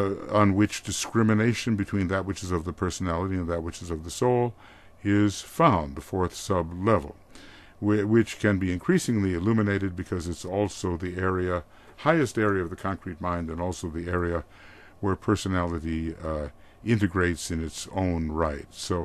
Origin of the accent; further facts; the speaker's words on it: Fargo, North Dakota, United States; it was so popular in my hometown, which was Fargo, North Dakota at that time